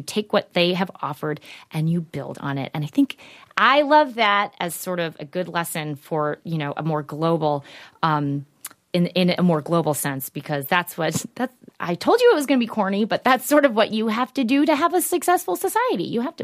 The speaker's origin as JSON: {"language": "English", "region": "Midwest", "country": "United States", "said": "as I mentioned, I'm from the Midwest. Maybe we're a little polite there."}